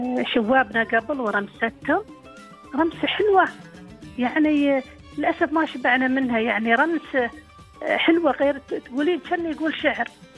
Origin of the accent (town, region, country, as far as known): United Arab Emirates; accent: Emirati